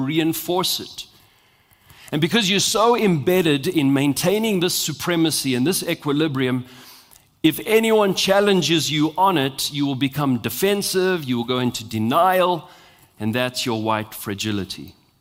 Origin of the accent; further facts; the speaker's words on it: South Africa; also born or lived in United Kingdom; Because here I am, a white South African. I'm half British, half South African Afrikaner.